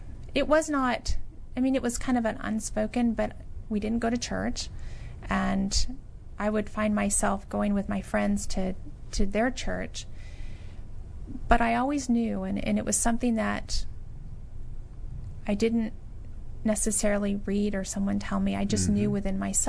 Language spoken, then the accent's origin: English; Texas, United States; In Texas.